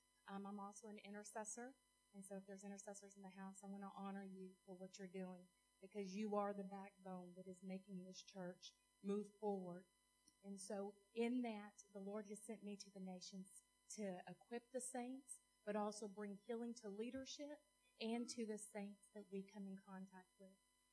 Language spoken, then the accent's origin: English; Texas, United States; we're from Texas